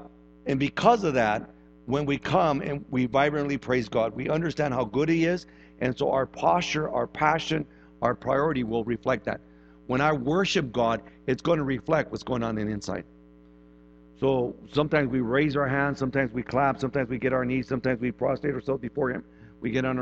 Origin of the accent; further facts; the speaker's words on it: Midwest, United States; Like, I was raised in the Midwest. We don't do that.